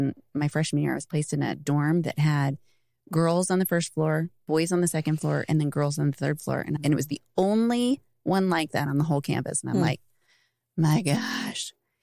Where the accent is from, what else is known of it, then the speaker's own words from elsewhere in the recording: California, United States; I grew up in California where Costcos were always a thing.